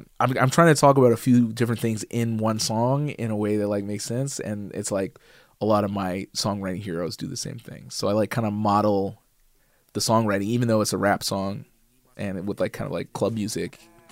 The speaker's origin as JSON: {"language": "English", "town": "Edmonton", "region": "Alberta", "country": "Canada", "tie": "born or raised there", "said": "growing up in Edmonton"}